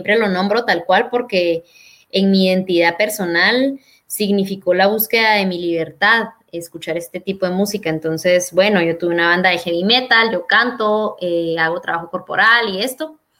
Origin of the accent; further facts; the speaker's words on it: Totonicapán, Guatemala; born there; del pueblo Quiché, donde yo nací, que es Totonicapán